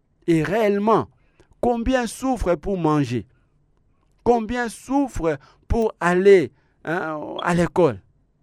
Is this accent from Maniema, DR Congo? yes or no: no; Kinshasa, DR Congo; je suis de Saint-Gavira, Mbinza Ozone.